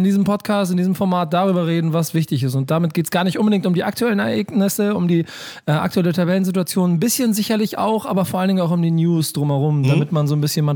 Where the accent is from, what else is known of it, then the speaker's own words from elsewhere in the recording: Hamburg, Germany; born there; Bei mir ist es ein bisschen anders, ich bin gebürtiger Hamburger.